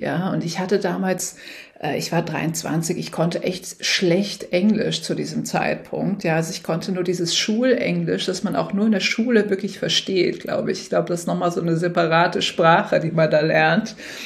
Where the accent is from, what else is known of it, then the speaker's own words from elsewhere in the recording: Germany; ich bin aus Deutschland und bin jetzt hier für 3 Monate in New York.